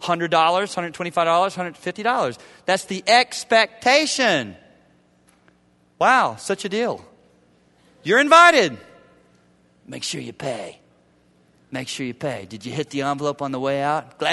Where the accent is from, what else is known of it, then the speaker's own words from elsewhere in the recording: the South, United States; and I grew up in the South too